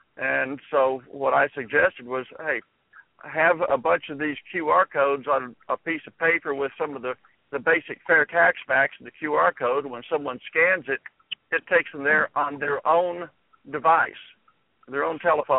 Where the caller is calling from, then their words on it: Houston, Texas, United States; from Houston.